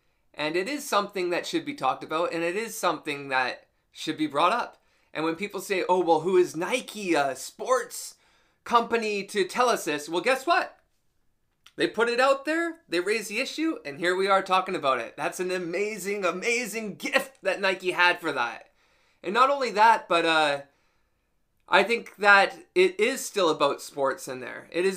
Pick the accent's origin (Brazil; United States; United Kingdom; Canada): Canada; And drugs were really bad where I grew up in Canada.